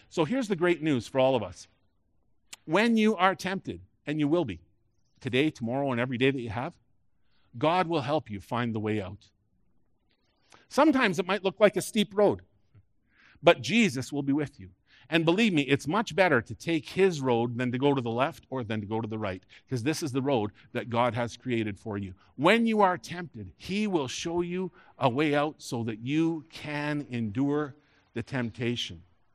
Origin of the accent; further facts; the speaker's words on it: Ireland; I'm Irish, and you know that the Irish, they all have temper. It's through our generations.